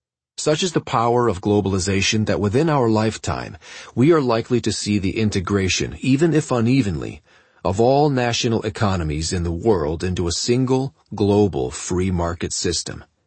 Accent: New Hampshire, United States; at a meeting of leaders from many countries held in Bretton Woods, New Hampshire, my home state.

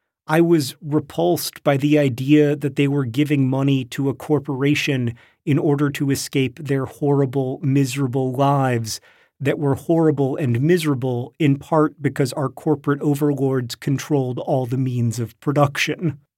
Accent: Orlando, Florida, United States; I grew up in Orlando, Florida, about 15 miles away from the world's most visited theme park, Walt Disney World's Magic Kingdom.

